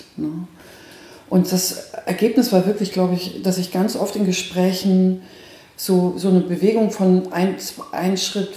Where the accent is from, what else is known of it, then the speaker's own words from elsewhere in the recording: Nuremberg, Bavaria, Germany; now in Bielefeld, Germany; Ursprünglich komme ich aus dem Frankenland. Also ich könnte jetzt sozusagen an der Christkindl-Wahl könnte ich jetzt teilnehmen. Es dürfen nämlich nur gebürtige Nürnbergerinnen. Mhm. Bin aber weggegangen, weil ich bin im Studium und lebe jetzt in Bielefeld